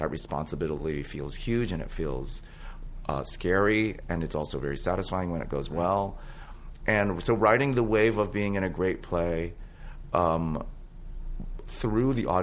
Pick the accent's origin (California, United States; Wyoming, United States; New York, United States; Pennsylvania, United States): California, United States; San Francisco; Which is my hometown, And actually, that played some kind of a role in it. Lauren and I are both from San Francisco.